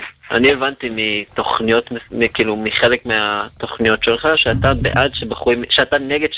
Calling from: Elad, Central District, Israel

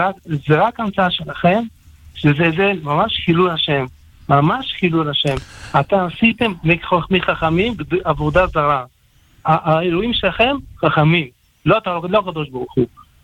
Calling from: Jerusalem, Jerusalem District, Israel

